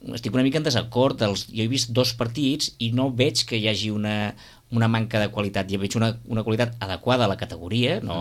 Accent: Sitges, Catalonia, Spain; nosaltres mateixos, que som els de Sitges

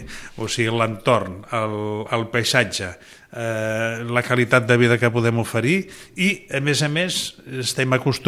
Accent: Sitges, Catalonia, Spain; Queixans, que li diuen Sitges 2 perquè som molta gent de Sitges.

